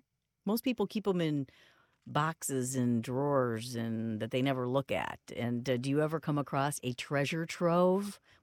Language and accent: English; Michigan, United States; I grew up in Michigan. I didn't know that.